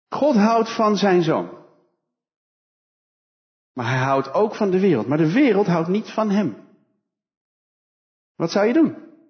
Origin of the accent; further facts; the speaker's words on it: Holland, Netherlands; now in Betuwe, Netherlands; Het is meer dan een verhuizing van mij als Hollander naar de Betuwe. Je blijft toch altijd een beetje Hollander.